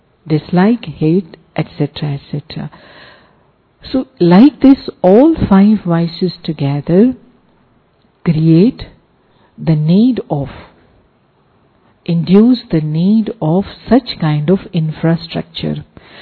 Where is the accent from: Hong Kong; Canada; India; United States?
India; Delhi; So consider that we are also from Delhi, Delhi Vasi.